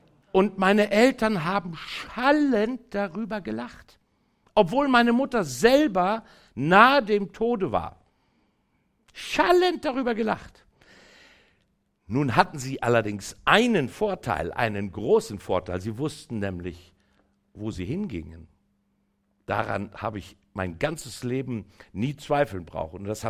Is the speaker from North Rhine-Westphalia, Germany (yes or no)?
yes; Gütersloh, North Rhine-Westphalia, Germany; born there; ich komme aus Ostpreußen, das heißt, ich bin hier geboren in Gütersloh, aber meine Eltern, die ganze Sippe, kommt aus Ostpreußen.